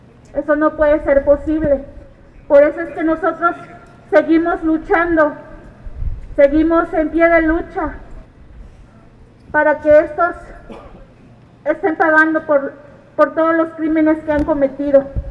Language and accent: Spanish; Guerrero, Mexico; somos del estado de Guerrero